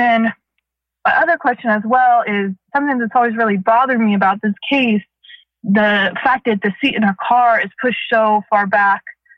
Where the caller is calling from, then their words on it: Gainesville, Florida, United States; I'm here from Gainesville, Florida.